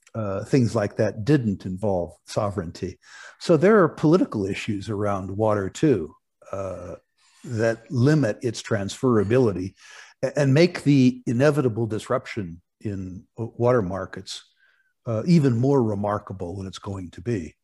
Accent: United States; And I said jokingly as an American, you know, that I didn't think anybody'd missed the top couple of meters of the lake.

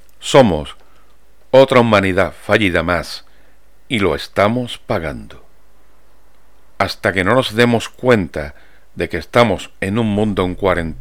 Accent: Andalusia, Spain; Soy español, andaluz, y he mamado desde pequeño el culto a la Virgen.

